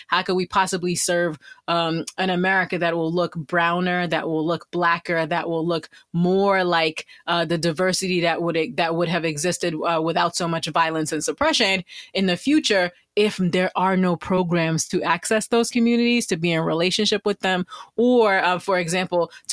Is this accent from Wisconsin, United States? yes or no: no; Brooklyn, New York, United States; it all for me started growing up near Prospect Park in Brooklyn, New York